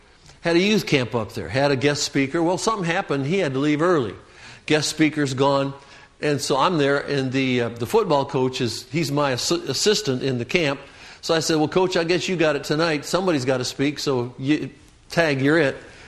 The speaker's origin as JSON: {"language": "English", "region": "Michigan", "country": "United States", "tie": "born or raised there", "said": "I grew up in Michigan, so I'd say like trying to walk in snow."}